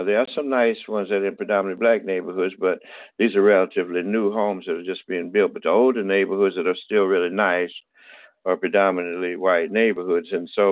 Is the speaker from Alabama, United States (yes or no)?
yes; Tuskegee, Alabama, United States; When I was 22 years old, I was down in Alabama in my hometown of Tuskegee.